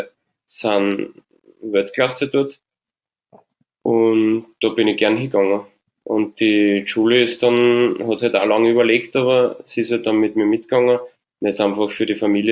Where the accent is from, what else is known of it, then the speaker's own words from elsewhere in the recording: St. Pölten, Lower Austria, Austria; also SKG St. Pölten war das damals, Sport- und Kulturgemeinde St. Pölten. Und da bin ich aufgewachsen. Da kenne ich jeden.